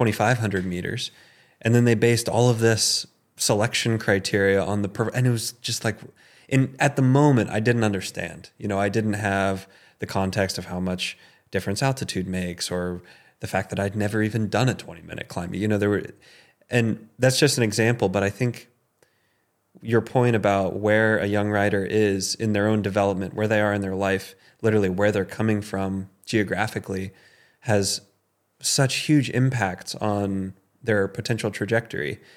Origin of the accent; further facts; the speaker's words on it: Texas, United States; I grew up in Central Texas, sea level